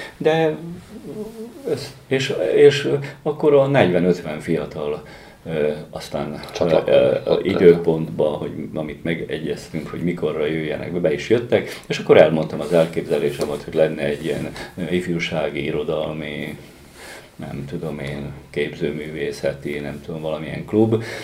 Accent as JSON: {"language": "Hungarian", "town": "Dunajská Streda", "region": "Trnava Region", "country": "Slovakia", "tie": "born or raised there", "also_born_or_lived": "Šamorín", "said": "Én ugye Dunaszerdahelyen születtem, itt éltem addig mindig, illetve egy ideig éltem Somorján is, Bajkai Mikinél albérletben"}